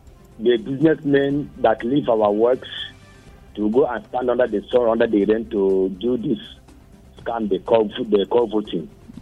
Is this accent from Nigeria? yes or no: yes; Saminaka, Kaduna State, Nigeria; from Saminaka.